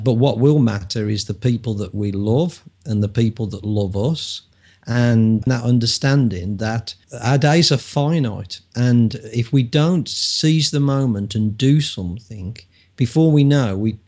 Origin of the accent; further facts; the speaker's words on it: England, United Kingdom; Obviously, I'm an English music snob, but rightfully so.